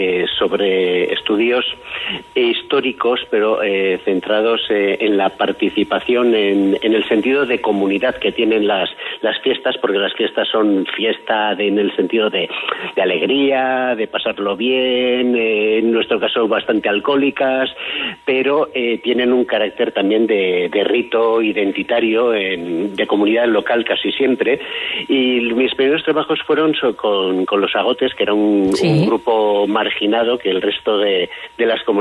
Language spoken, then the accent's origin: Spanish; Irún, Basque Country, Spain; además yo soy de Irún